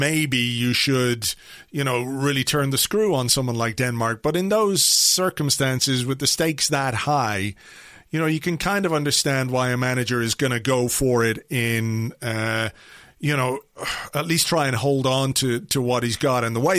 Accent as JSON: {"language": "English", "country": "Ireland", "said": "and I say this as an Irishman who can stand in appreciation of something like this"}